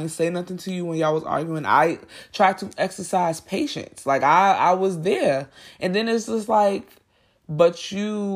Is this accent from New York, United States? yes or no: yes; Brooklyn, New York, United States; Yes, I am from Brooklyn, you guys. So I'm like, now you know where I live.